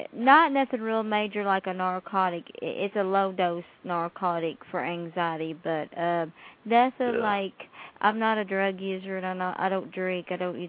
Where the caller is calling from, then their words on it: Kentucky, United States; I'm from Kentucky.